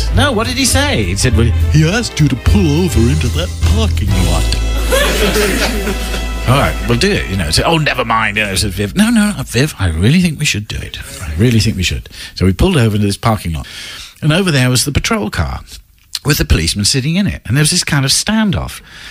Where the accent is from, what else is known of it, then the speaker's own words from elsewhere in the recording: England, United Kingdom; Oh, no, officer, no. We're from England. We're pints of beer, men. Warm beer, you know.